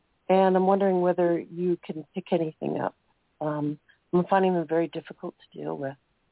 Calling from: Seattle, Washington, United States; I'm calling from Seattle.

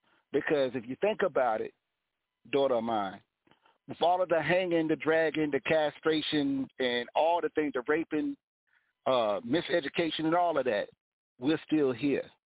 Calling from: United States; calling from the shores of America.

